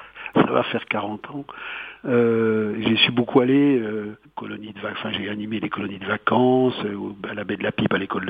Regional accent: Bourgogne-Franche-Comté, France; now in Geneva, Switzerland; en dehors de ma région natale, la Franche-Comté, de Genève où j'habite.

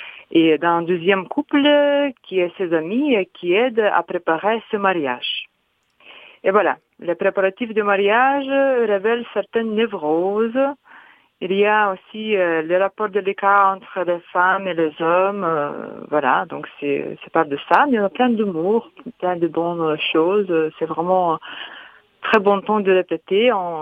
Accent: Lithuania; French is a second language; now in France; Oui, je viens de Lituanie, je suis lituanienne.

